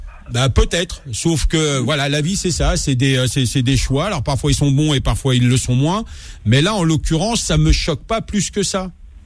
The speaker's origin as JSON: {"language": "French", "country": "Algeria", "tie": "born there", "said": "l'Algérie était sous domination française, donc à partir du moment où je suis né là-bas"}